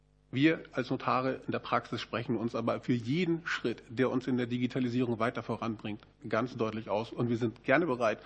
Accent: Schleswig-Holstein, Germany; Moin, meine Damen und Herren. Wie Sie an der Begrüßung erkennen, komme ich aus Schleswig-Holstein.

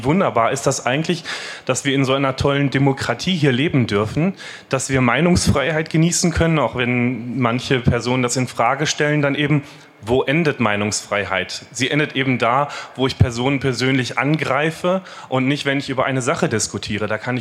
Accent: Bielefeld, North Rhine-Westphalia, Germany; Ich komme aus dem Westen, eigentlich aus Bielefeld gebürtig, bin jetzt 44 Jahre alt.

